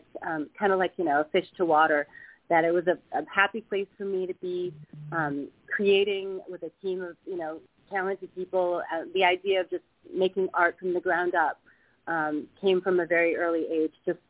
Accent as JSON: {"language": "English", "region": "Midwest", "country": "United States", "tie": "born or raised there", "said": "I was, you know, my mom was a theater director, and I grew up in the Midwest."}